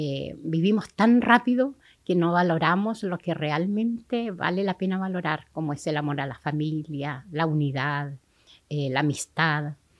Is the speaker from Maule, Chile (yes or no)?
no; Cunamo, Los Lagos, Chile; yo nací en Cunamo. Cunamo queda a 30 kilómetros de San Juan de la Costa. Y ahí tuve una infancia muy feliz. Compartí mucho con el pueblo mapuche.